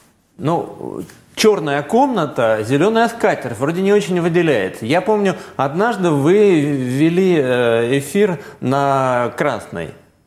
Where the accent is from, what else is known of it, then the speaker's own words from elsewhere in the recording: Saint Petersburg, Russia; Я же тоже ленинградец, вырос в Ленинграде, так что мы с вами земляки. Я, кстати, тоже из Купчино.